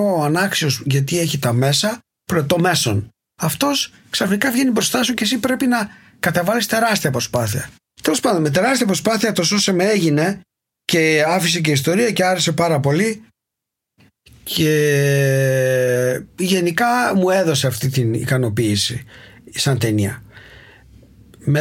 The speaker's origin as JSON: {"language": "Greek", "country": "Greece", "moved": "as an adult", "said": "Έφυγα από την Ελλάδα μαζί με την Ρενάτη, την τότε γυναίκα μου, που ήταν Γερμανίδα, την γνώρισα στην Αίγινα."}